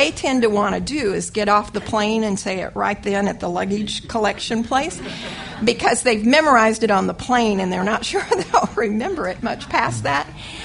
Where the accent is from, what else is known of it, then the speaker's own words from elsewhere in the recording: El Paso, Texas, United States; And James and I was from El Paso, and we would drive from here to El Paso straight through.